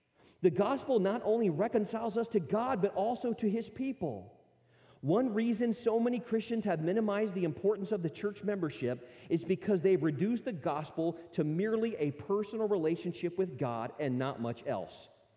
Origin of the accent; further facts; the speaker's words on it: Higginsville, Missouri, United States; You know, people ask me, where are you from? And I say Higginsville, and I say that with pride.